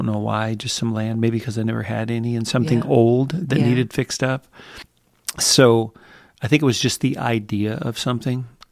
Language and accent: English; Kansas, United States; born there; also born or lived in Texas; So I was born in Kansas, but my mother moved city, town to town, state to state, just trying to make a living. So I grew up in, you know, a dozen different states.